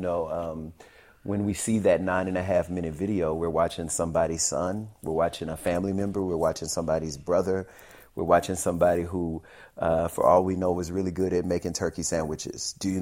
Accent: Shreveport, Louisiana, United States; when I was a kid growing up in Shreveport, police would hassle us.

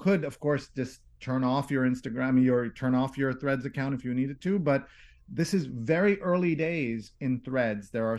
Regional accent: New York, United States; By the way, I'm a New Yorker who loves Philadelphia.

